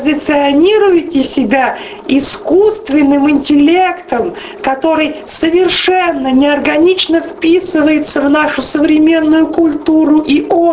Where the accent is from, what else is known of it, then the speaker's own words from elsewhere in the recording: Pavlodar, Pavlodar Region, Kazakhstan; Я родом из Павлодара.